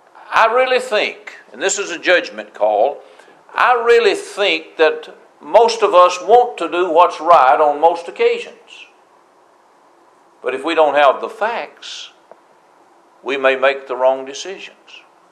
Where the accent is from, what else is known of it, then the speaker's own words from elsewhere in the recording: Tennessee, United States; Next to the area where I grew up in Middle Tennessee, the Shenandoah Valley of Virginia is one of the prettiest places I've ever seen.